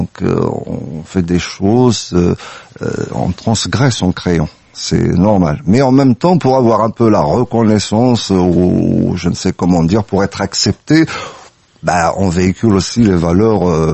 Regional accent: Kabylie, Algeria; il y a des choses qu'on ressent en tant que Kabyle dans des chansons

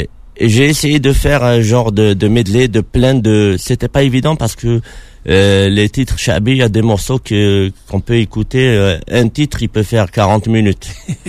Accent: Algiers, Algiers Province, Algeria; Mes parents, ils sont nés à la Casbah. Mes grands-parents, ils sont nés. Je suis issu de la Casbah. Ah, je suis vraiment très... Ça remonte à très très loin. On est ancré à la Casbah.

